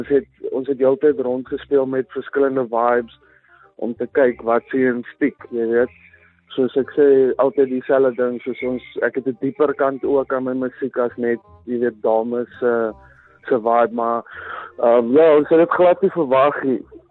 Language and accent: Afrikaans; Port Elizabeth, Eastern Cape, South Africa; Yes, ek kom van PE af